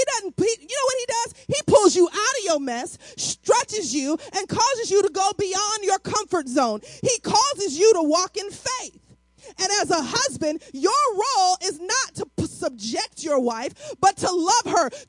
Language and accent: English; St. Louis, Missouri, United States; you know, I'm from St. Louis.